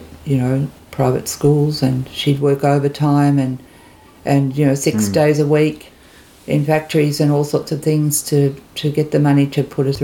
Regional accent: Eltham, Victoria, Australia; also born or lived in Brunswick; I was born in 1955, and I was born in Brunswick, Victoria, Australia, and grew up in Eltham.

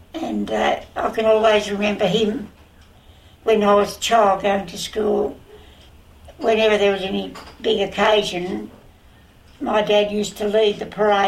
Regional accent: Canterbury, New South Wales, Australia; born there; Yes, I was born in New South Wales, in Canterbury. My dad was in the army.

